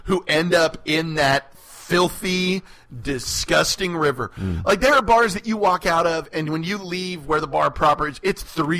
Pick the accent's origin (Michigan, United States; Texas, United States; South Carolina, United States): Texas, United States; I think growing up in Texas, you hit a certain point where the Alamo sort of starts to lose its meaning